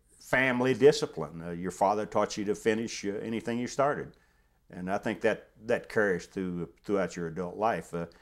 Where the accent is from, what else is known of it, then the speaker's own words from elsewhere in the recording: Hamlin, West Virginia, United States; also born or lived in Myra; I was born in Myra, West Virginia, which was just a post office on Mud River very near Hamlin, West Virginia. My first recollection was when we moved to Hamlin when I was about, I don't know, 4 or 5 years old.